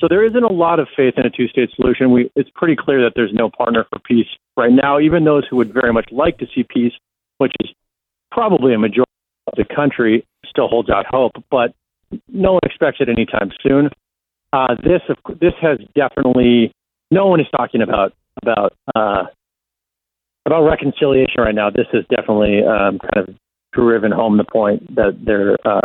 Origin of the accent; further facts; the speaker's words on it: United States; moved away as an adult; now in Israel; I'm an American Jew. My father is Jewish and I grew up in the U.S. and I moved here about a decade ago to report.